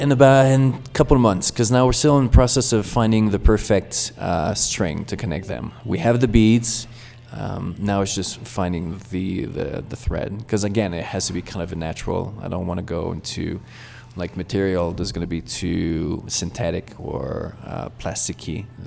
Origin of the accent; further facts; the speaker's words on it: Canada; I'm from Canada, but I hadn't been living in this country for 20 years.